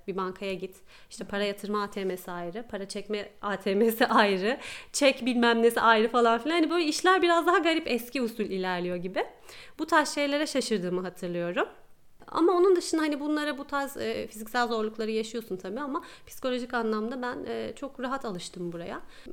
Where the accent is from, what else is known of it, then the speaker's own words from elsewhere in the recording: Istanbul, Turkey; moved away as an adult; now in London, United Kingdom; Hiç yurt dışında yaşama tecrübem yok aslında. Hatta şehir bile değiştirmedim. İstanbul'da doğdum, İstanbul'da yaşadım. Benim ailem de, eşimin ailesi hep orada.